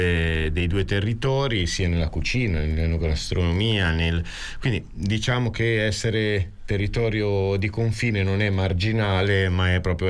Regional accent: Tuscany, Italy; Noi siamo quelli che quando andiamo a scuola o andiamo in Romagna siamo quelli che parliamo fiorentino perché siamo fiorentini, e quando veniamo a Firenze siamo quelli che parlano romagnolo, e quindi siamo un po' tutto, un po' niente.

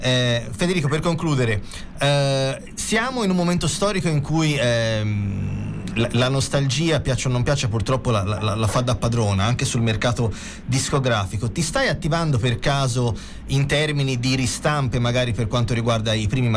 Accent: Florence, Tuscany, Italy; io sono nato e cresciuto a Novoli

